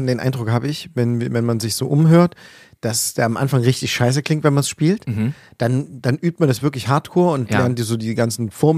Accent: Plauen, Saxony, Germany; ich bin in Plauen groß geworden

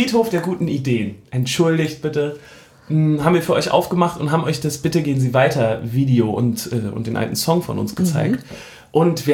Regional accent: Hamburg, Germany; So als Hamburger, da findet man Berlin erstmal nicht so gut, weil man so denkt, ja, man kommt ja selber aus einer großen Stadt

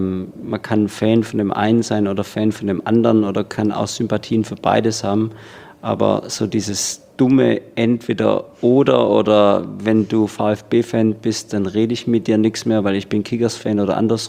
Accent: Baden-Württemberg, Germany; ich komme aus dem Schwarzwald, da gibt es so ein bisschen Berge gewohnt.

